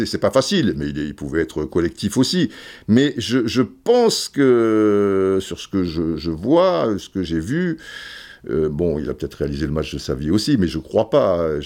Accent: France; bah perso, même si je suis français, je trouve que c'est une bonne chose pour le football

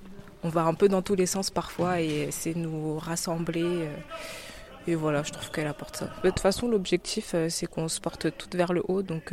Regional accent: Martinique; je suis arrière au Paris 92 et je suis martiniquaise, pas guadeloupéenne.

